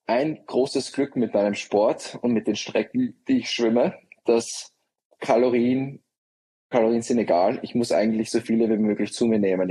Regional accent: Austria; moved away; Ich bin aus Österreich. Ja, es ist eine sehr lange Zeit. Im November werden es 10 Jahre, was eigentlich verrückt ist, wie schnell die Zeit vergangen ist, dass man 10 Jahre schon im Ausland lebt.

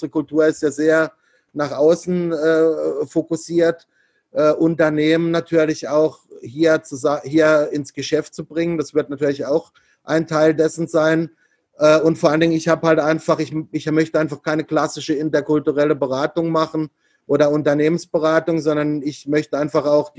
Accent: Germany; moved away; ich komme halt einfach aus Deutschland und nicht aus Asien.

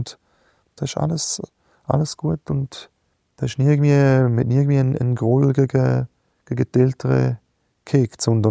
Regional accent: Switzerland; als Schweizer

